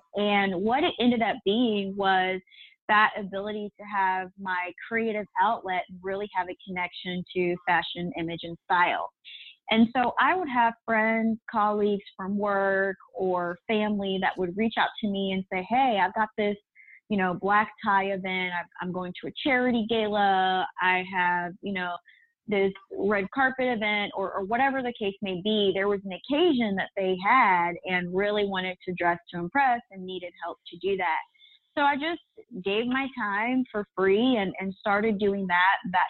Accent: Atlanta, Georgia, United States; now in Dallas, United States; So I grew up in Atlanta, Georgia, and I currently live in Dallas, Texas. So I do consider myself a Southern Belle.

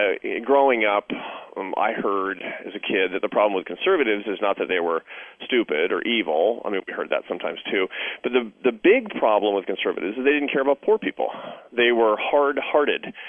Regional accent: Seattle, Washington, United States; I grew up in Seattle, Washington, sort of a conventionally politically liberal family of artists and academics.

